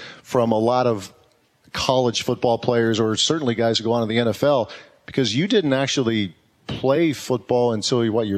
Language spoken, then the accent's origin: English; Ohio, United States; We'd be in Cincinnati. I'm from Ohio myself, but never did a whole lot of that.